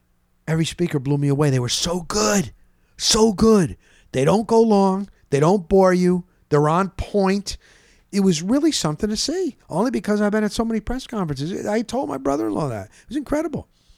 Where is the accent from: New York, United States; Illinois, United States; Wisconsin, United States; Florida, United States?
Florida, United States; Tampa; I'm from Tampa. I'm a huge wrestling fan.